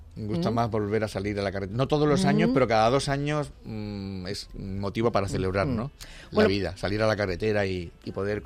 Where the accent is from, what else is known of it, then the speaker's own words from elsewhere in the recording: Badajoz, Extremadura, Spain; siempre hemos vivido en un sitio muy fronterizo, Badajoz, ¿no? Nacimos allí.